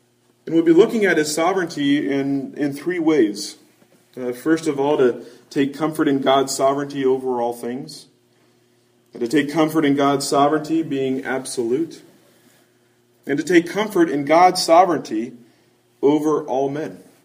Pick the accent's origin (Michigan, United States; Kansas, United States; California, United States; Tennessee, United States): Kansas, United States; I grew up in Kansas, in a suburb of Kansas City, and we've got powerful thunderstorms that come through there during certain times of year.